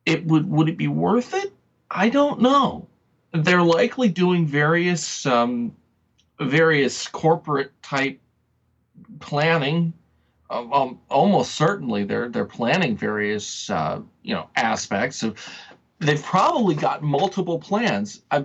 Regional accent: United States; now in Canada; I'm an American. I have blind spots just like any other American. I have my own stupidity, you know, various stupid things that I'm finding when I'm living here in Canada.

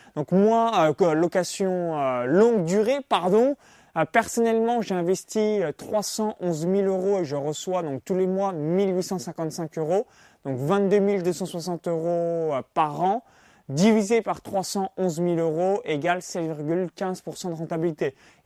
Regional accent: France; now in Tallinn, Estonia; j'ai été expatrié à Malte de fin 2012 à début 2018 et depuis avril 2018, je suis expatrié à Tallinn en Estonie. Donc du coup, ça fait déjà un petit moment que j'ai quitté la France

